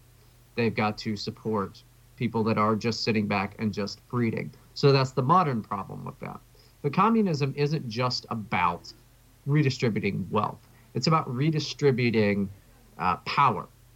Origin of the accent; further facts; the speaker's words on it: West Virginia, United States; I mean, I come from West Virginia. I'm not not anything but a working class individual.